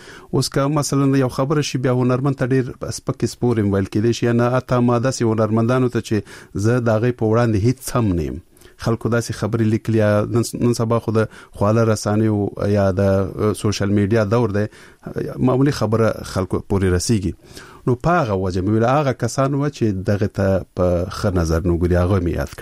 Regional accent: Peshawar, Khyber Pakhtunkhwa, Pakistan; زه ورکوټه په پېښور کې لوی شوی یم.

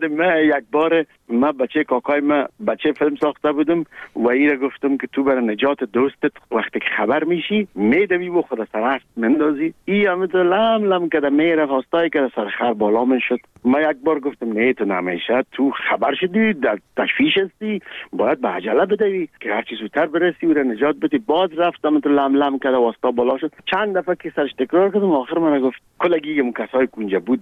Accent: Kabul, Afghanistan; ما در کابل به دنیا آمدیم، در 14 کابل. مکتب ابتدایه را در یک مکتب به نام غازی عبدالله خان تمام کردیم و بعدش لیسه عبیبیه،

